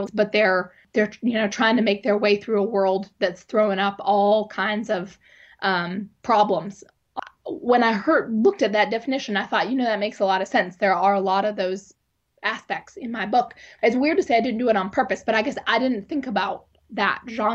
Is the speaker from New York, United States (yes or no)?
no; Alderson, West Virginia, United States; I grew up in Greenbrier County in Alderson. I was born on Muddy Creek Mountain, about 5 miles outside of Alderson, and lived there until I was 18.